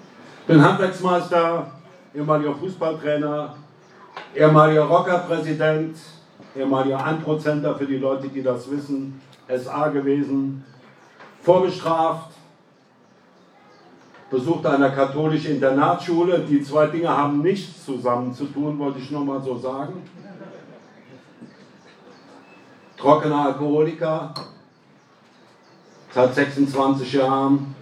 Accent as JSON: {"language": "German", "region": "Rhineland-Palatinate", "country": "Germany", "said": "Also ich bin aus dem Westerwald"}